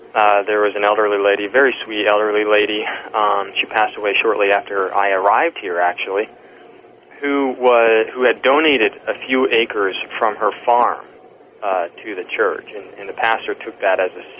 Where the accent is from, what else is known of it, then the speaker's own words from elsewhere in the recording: Pennsylvania, United States; But I grew up in the Poconos, so that's just a stone's throw from here.